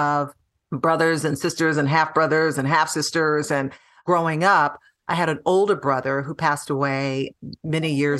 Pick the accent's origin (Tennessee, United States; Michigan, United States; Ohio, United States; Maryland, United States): Michigan, United States; Detroit; now in Los Angeles, United States; But yeah, growing up in Detroit, Michigan, the Motor City capital of the world, Motown, a city rich in history. It really impacted the person I am today. And I just always love going back home.